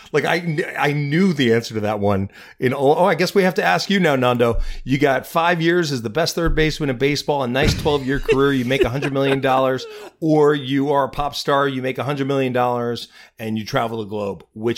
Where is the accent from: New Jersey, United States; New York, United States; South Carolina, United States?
New York, United States; Long Beach; I grew up in Long Beach, Long Island.